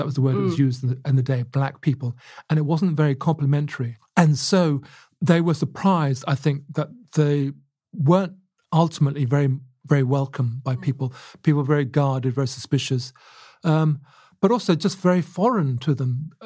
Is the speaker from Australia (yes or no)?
no; Luton, East of England, United Kingdom; as I was growing up in Luton